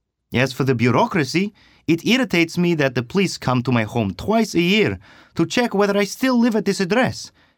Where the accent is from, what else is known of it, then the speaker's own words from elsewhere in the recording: Russia; moved away as an adult; now in Bulgaria; I am from Russia. I came here 12 years ago to study animation on Donyo Donev's course at the Film Academy.